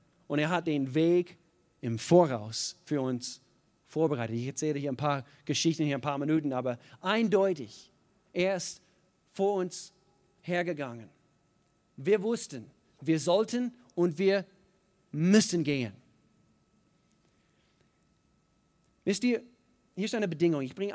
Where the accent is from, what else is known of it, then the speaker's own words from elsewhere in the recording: United States; German is a second language; Ich als einziger Amerikaner, ich bin selber Amerikaner.